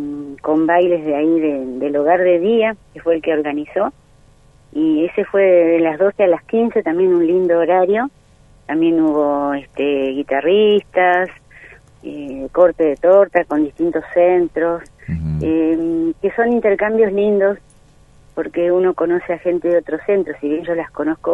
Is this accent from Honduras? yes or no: no; Río Grande, Tierra del Fuego, Argentina; No, yo nací en Río Grande. Mis padres vinieron en el año 37 y vivían a media cuadra de Radio Nacional.